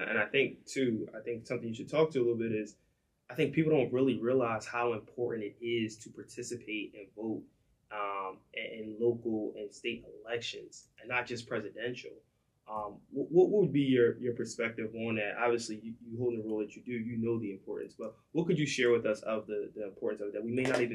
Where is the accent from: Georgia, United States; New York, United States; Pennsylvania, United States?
Pennsylvania, United States; Philadelphia; probably one of my favorite, civil rights activists is Cecil B. Moore, because I'm from Philly, obviously.